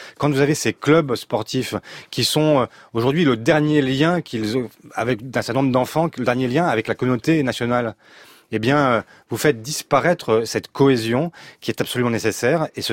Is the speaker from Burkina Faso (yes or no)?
no; Savigny-le-Temple, Île-de-France, France; moi je suis un élu de la Grande Couronne. Je suis de Savigny-le-Temple.